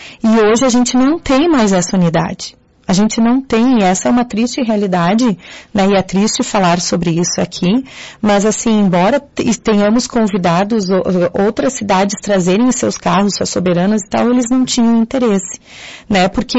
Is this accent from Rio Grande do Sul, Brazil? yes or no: yes; Caxias do Sul, Rio Grande do Sul, Brazil; Eu entendo, assim, porque eu sou de Caxias, eu também lembro de várias festas, né?